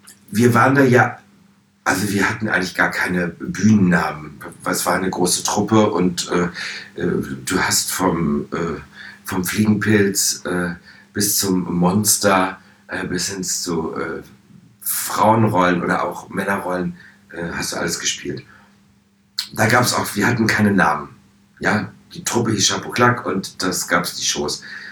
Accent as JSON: {"language": "German", "region": "Lower Saxony", "country": "Germany", "tie": "born or raised there", "said": "in einer freien Theatergruppe auf dem Lande, näher Hannover, wo ich groß geworden bin."}